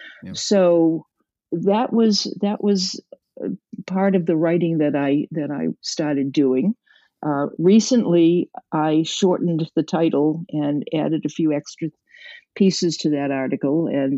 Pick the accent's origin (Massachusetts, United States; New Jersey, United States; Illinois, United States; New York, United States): Massachusetts, United States; I'm from Massachusetts, so there are plenty of things you can still do in the cold weather.